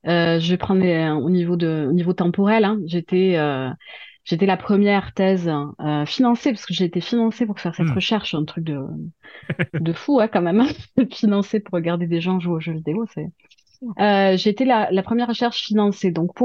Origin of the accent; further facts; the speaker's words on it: Toulouse, Occitanie, France; accent: Toulouse; Je viens de Toulouse, donc de province. Vous l'aurez entendu à mon accent, même si pour moi, c'est vous qui avez un accent.